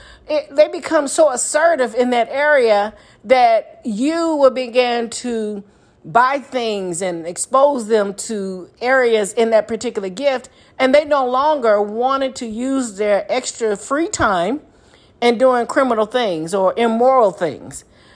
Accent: the South, United States; Of course, we're from the South

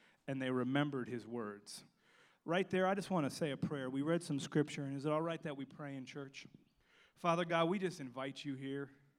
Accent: Miami, Florida, United States; also born or lived in Missouri; now in South Carolina, United States; We moved here from Missouri. Now, to make this as confusing as possible, I'm from Miami, but I helped a friend start a church in Missouri.

